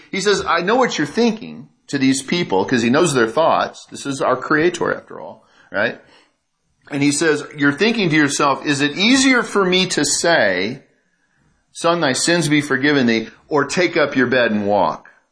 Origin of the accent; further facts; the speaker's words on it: Oklahoma, United States; I grew up in Oklahoma.